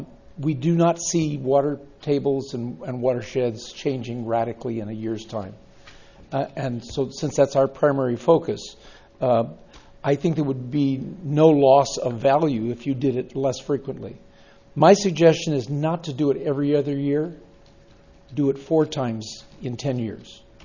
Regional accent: Nipomo, California, United States; I'm from Napomo, and I chair your Water Resource Advisory Committee.

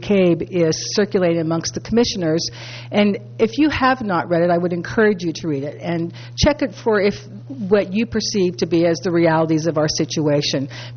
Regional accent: Morro Bay, California, United States; I'm from Morro Bay.

